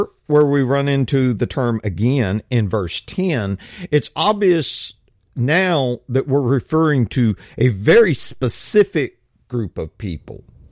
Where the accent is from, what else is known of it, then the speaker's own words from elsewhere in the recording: Texas, United States; I've said, if you say, you know, Texan, because I'm from Texas, well, that can mean a lot of things.